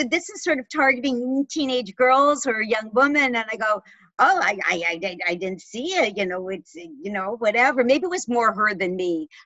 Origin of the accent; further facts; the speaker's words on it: Canada; I'm from Canada.